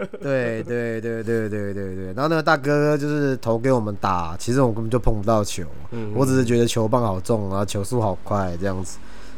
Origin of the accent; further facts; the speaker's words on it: Keelung, Taiwan; 我从小是在基隆长大的，